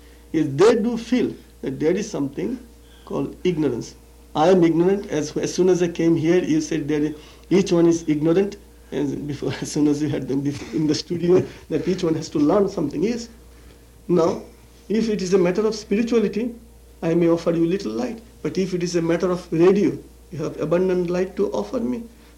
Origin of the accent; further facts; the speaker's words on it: India; First of all, being an Indian and being a follower of infinite truth and light, I used to say that there is no such thing as sin.